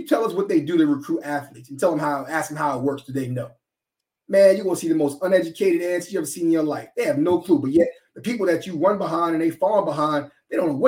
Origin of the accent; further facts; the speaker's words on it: New York, United States; I come from New York, where if you go around the country, when decisions are made, they make them.